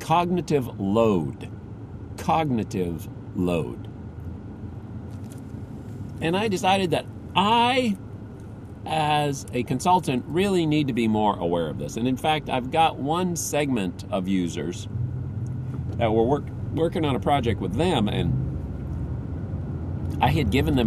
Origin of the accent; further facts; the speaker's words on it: United States; I said, well, I'm not Japanese. I'm an American.